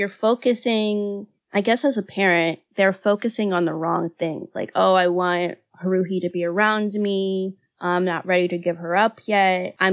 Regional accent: Nigeria; just because I'm Nigerian, Africa is not a monolith.

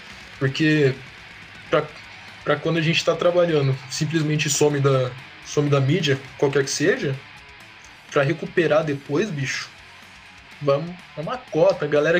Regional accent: Mogi das Cruzes, São Paulo, Brazil; Eu sou de Mogi das Cruzes, que é região metropolitana aqui de São Paulo.

